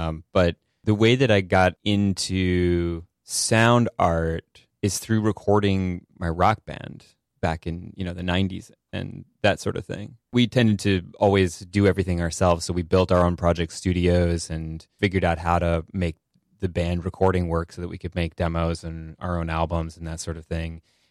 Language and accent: English; Massachusetts, United States; Rural. I'm from the Berkshires in Massachusetts.